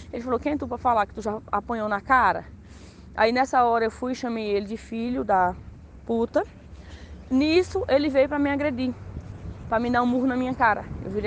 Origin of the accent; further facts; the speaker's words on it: Bahia, Brazil; moved away as an adult; now in Minas Gerais, Brazil; A gente não é de Minas Gerais, a gente é da Bahia e eu mesmo tenho 9 meses morando aqui.